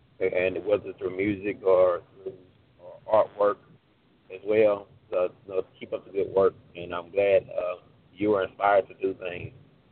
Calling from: Longview, Texas, United States; I'm calling from Longview, Texas.

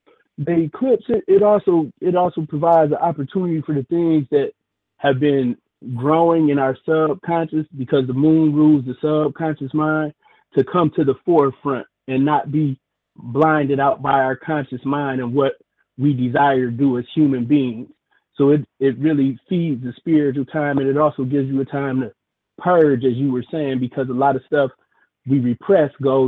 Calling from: Detroit, Michigan, United States; I'm calling from Detroit.

